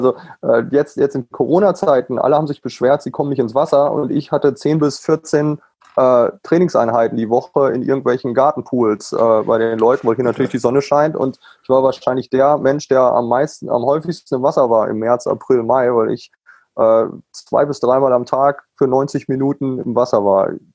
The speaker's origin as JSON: {"language": "German", "country": "Germany", "lives_now": "United States", "said": "als Deutscher komme ich da rüber"}